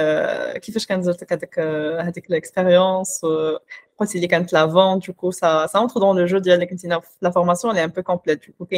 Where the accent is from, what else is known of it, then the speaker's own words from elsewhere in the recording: Morocco; في الهضره ديالنا حنايا مغاربه ولكن متاثرين بزاف بالشلحه